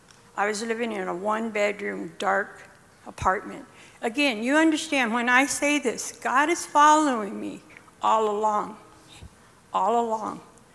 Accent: Buckeye, Arizona, United States; I come from Buckeye, Arizona.

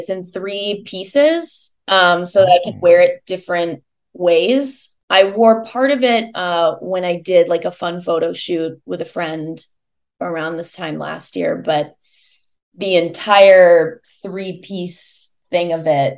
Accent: Iowa, United States; I am from the Midwest. I grew up in Iowa.

